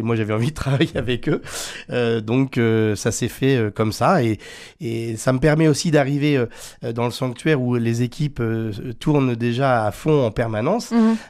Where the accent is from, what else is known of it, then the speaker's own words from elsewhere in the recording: Normandy, France; Je suis normand, donc j'habite entre Rouen et Le Havre